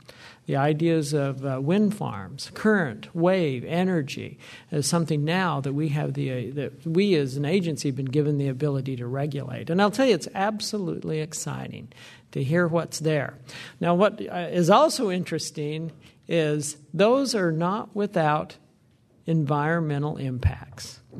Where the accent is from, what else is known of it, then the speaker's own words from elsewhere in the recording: Wyoming, United States; You know, I'm originally from Wyoming. I probably saw more cars today than I even knew existed for most of my life.